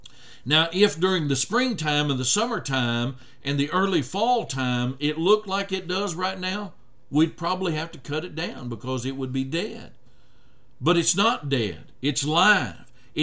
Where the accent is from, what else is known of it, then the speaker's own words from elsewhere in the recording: San Angelo, Texas, United States; Now, I come from San Angelo, Texas, spent 6 years down there, a desert area practically.